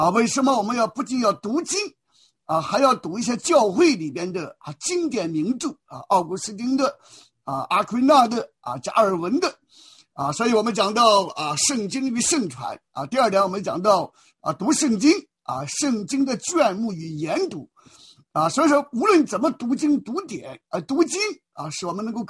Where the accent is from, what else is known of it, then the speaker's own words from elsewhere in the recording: China; 所以我们中国人就把这个整个的 education 整个的教育我们就用读书来介绍读书来概括